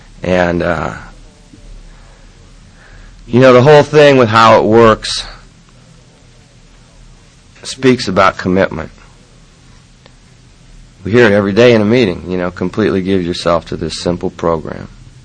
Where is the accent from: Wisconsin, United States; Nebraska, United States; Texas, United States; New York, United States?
Nebraska, United States; Omaha; here I am a junkie from Omaha